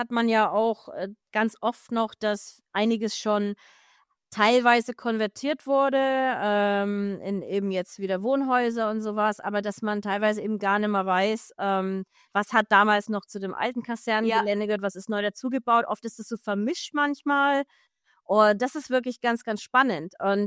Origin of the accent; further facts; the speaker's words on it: Nuremberg, Bavaria, Germany; Der, das ist ja auch hier in Nürnberg, also in und um Nürnberg. Also ich komme ja eben aus der Ecke.